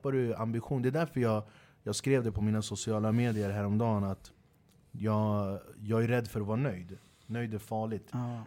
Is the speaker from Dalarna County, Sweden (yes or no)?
no; Flemingsberg, Stockholm County, Sweden; När jag växte upp i Flemsberg